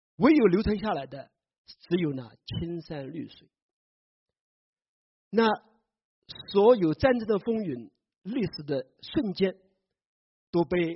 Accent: China; now in North America; 我们来到这个北美，我们的家乡，我们的故土还在中国，

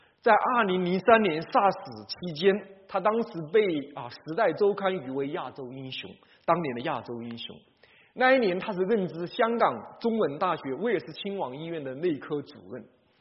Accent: Hubei, China; 首先，湖北是我的家乡

